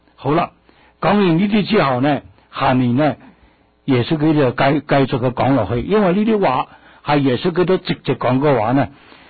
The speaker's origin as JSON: {"language": "Chinese", "country": "China", "said": "所以我中国人讲信。"}